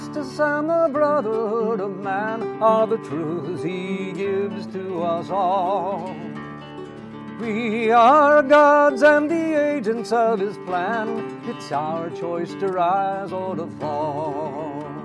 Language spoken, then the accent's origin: English; Pasadena, California, United States; I first heard about the world teacher and the masters of wisdom when I was a teenager growing up in Pasadena, California.